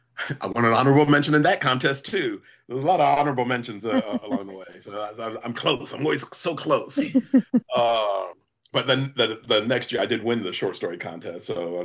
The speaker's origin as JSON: {"language": "English", "town": "Franklin", "region": "Indiana", "country": "United States", "tie": "born or raised there", "also_born_or_lived": "London, England", "said": "So I was actually born in London, and then we moved to America when I was young. I was 6 years old. So I moved from London, England, to that booming metropolis known as Franklin, Indiana."}